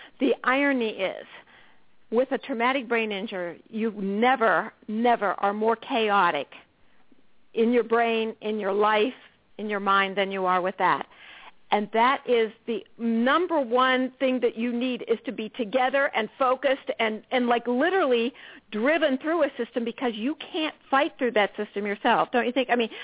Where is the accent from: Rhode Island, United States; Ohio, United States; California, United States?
Ohio, United States; You're from the middle of the country. I'm from, you know, Ohio.